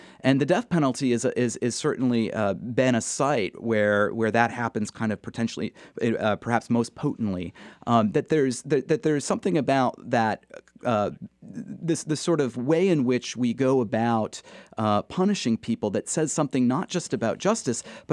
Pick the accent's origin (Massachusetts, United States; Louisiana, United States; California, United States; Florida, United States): Massachusetts, United States; I grew up the son of a criminal defense attorney. I grew up in Massachusetts, a state without the death penalty.